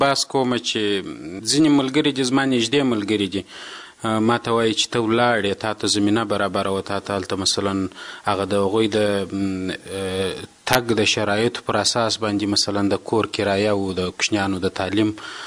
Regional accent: Afghanistan; که زه چیرې وایم چې زه د افغانستان یم، یا د افغانستان د افغان په نوم یادیږم، یا تور سر زرغون بیرغ زه د خپل ځان د افغان په نوم بیرغ بولم

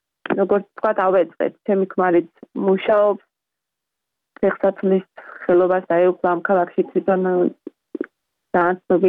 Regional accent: Batumi, Adjara, Georgia; moved away; ზღვის ქალაქში გავიზარდე, ბათუმში გავიზარდე

